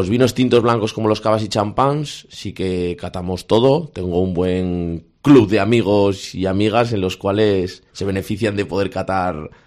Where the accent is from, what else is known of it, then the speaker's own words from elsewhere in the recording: Alfaro, La Rioja, Spain; now in Tudela, Spain; yo llevo 8 años en Tudela, soy de Alfaro, pero me siento un Tudela no más con la acogida.